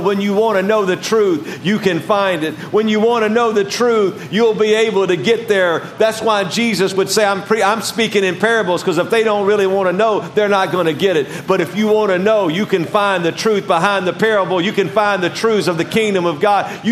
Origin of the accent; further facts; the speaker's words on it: Louisiana, United States; I was raised in Louisiana. And the station that played the Saints games where I live, I was raised outside of Baton Rouge primarily. It's about an hour from New Orleans